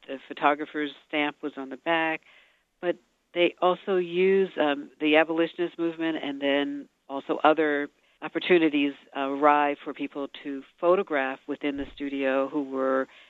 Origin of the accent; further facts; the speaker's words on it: Northern US, United States; As a Northerner, we rarely use this idea of celebrating in the way that we see it happen